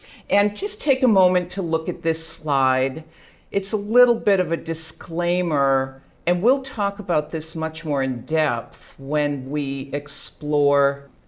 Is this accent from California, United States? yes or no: no; Boston, Massachusetts, United States; accent: Boston; moved away as an adult; now in Mexico; You can hear a little bit of my Boston accent, and when I was 20, I hightailed it out of Boston, dropped out of college, and was so lucky to land in a small fishing village on the west coast of Mexico.